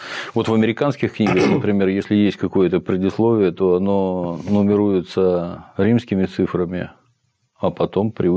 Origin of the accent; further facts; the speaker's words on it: Saint Petersburg, Russia; когда я в детстве жил в Купчино, у нас на углу проспекта Славы и улицы Белградской.